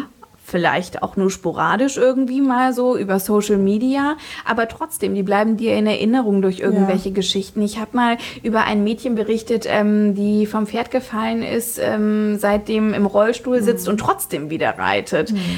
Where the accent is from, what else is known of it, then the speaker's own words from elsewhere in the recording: Fritzlar, Hesse, Germany; wurde ich in Fritzlar geboren, also ich bin so richtige Nordhessin, genau, und bin dann irgendwann nach Kassel gezogen